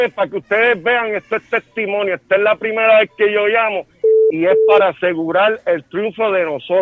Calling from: Kissimmee, Florida, United States; De la patria de Kissimmee.

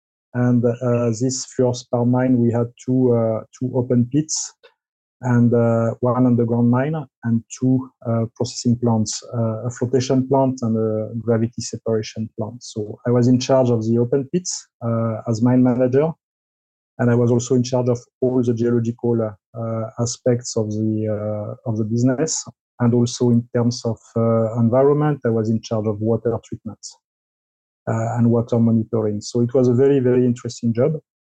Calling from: Maputo, Maputo City, Mozambique; I'm in Maputo.

